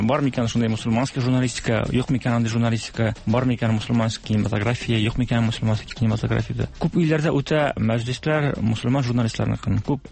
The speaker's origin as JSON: {"language": "Tatar", "town": "Tatarskaya Kargala", "region": "Orenburg Oblast", "country": "Russia", "tie": "born or raised there", "said": "Мин үзем Тобыштан Оренбург ягында Татар Саракташы дигән авылда. Кичкенә авыл, 3 класс авылда бетеп, күрше Васильевка дигән урыс авылына җыелган мәктәпкә."}